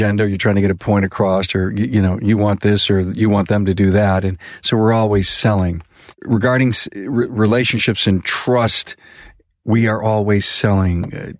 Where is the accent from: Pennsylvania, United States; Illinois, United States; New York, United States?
New York, United States; Buffalo; Because everybody knows I'm from Buffalo.